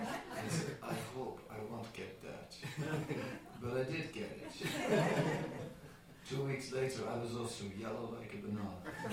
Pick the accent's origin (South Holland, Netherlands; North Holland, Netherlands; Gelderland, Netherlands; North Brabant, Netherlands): North Holland, Netherlands; Amsterdam; I am from Amsterdam after all.